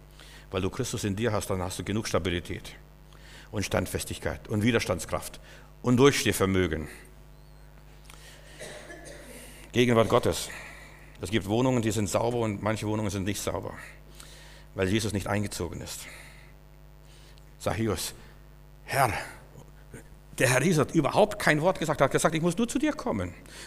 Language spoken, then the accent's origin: German; Klaipėda County, Lithuania; Meine Familie, als wir in Litauen waren, wo ich herkomme, meine Familie war so verblüfft. Die Störche bauen überall Neste. Bei uns also war Störchegebiet, also diese Windenburger Ecke, war Störchegebiet.